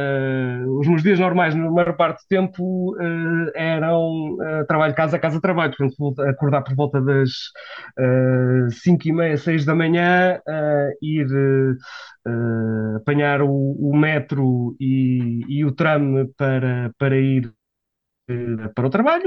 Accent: Braga, Portugal; now in Warsaw, Poland; sou de Braga e estamos habituados a tempo bastante chuvoso

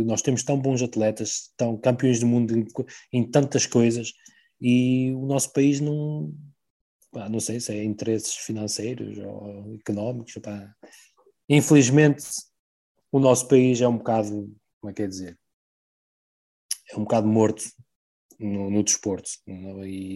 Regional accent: Barcelos, Braga, Portugal; eu sou barcelense, vou sempre ser barcelense e vou tentar levar a minha bandeira o mais alto que puder, sempre

